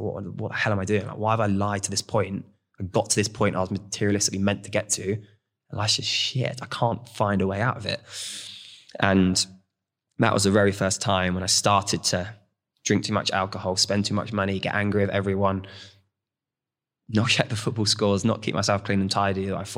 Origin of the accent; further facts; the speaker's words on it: St Ives, South West England, United Kingdom; So I grew up in Cornwall, St. Ives, holiday town, cocktails, beach, barbecues, where you're meant to be happy most of your life.